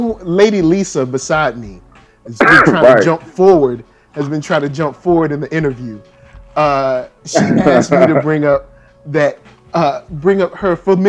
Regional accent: Richmond, United States; now in Los Angeles, United States; I'm from Richmond.

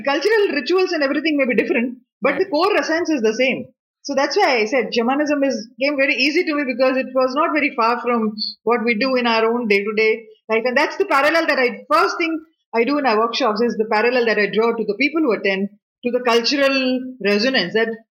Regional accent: India; He was an American and I am an Indian.

